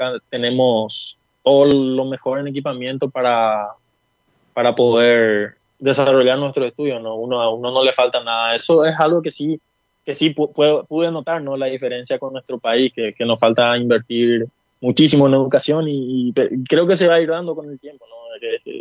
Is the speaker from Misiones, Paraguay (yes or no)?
yes; Ayolas, Misiones, Paraguay; also born or lived in Ciudad del Este; Sí, yo nací en Ciudad del Este, pero yo soy ayolense, yo viví en Ayolas desde que yo me acuerdo, ¿no? Yo no tengo amigos en Ciudad del Este, sí, familiares, pero mis amigos, mi educación, todo fue en Ayolas.